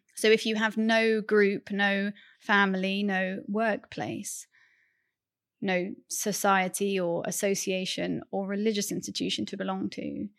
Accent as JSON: {"language": "English", "country": "United Kingdom", "moved": "yes", "lives_now": "Kuala Lumpur, Malaysia", "said": "But I've been gone for a very long time. So when people ask me, where are you from? I find it quite a hard question. And nowadays I say, well, my passport is British."}